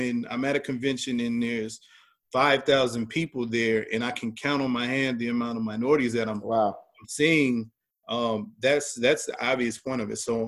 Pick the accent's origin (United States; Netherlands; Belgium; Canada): United States; the South; accent: Southern; you can hear, you know, my Southern accent, you can hear the Ebonics